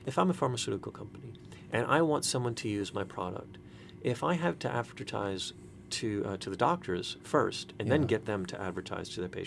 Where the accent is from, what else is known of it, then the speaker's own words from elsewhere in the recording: United States; for myself as an American, I've grown up in a different understanding.